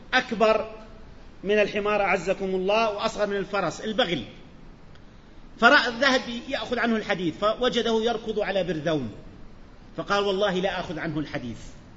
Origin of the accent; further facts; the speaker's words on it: Jordan; وأنا عادة بضرب أمثلة عندنا في الأردن مثلا